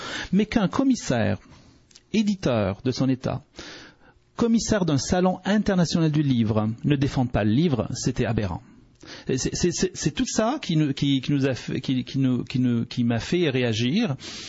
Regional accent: Algeria; Nous sommes des Algériens et des vrais Algériens.

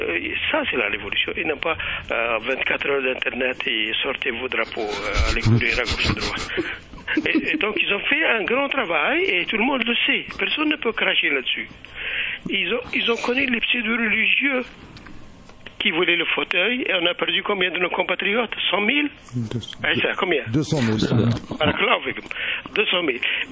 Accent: Algeria; mais en tant qu'Algérien, nous avons une grande expérience.

